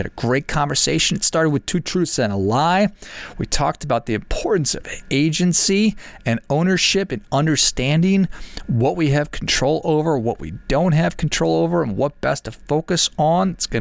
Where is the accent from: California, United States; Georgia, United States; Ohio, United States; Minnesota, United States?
Minnesota, United States; Duluth; I mentioned to you, I grew up in Duluth, Minnesota, and we had the John Bear Grease sled dog race every year.